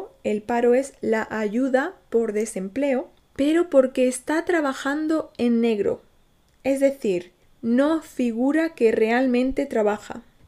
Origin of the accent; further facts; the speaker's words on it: Spain; Si yo, siendo española, odio el papeleo en España.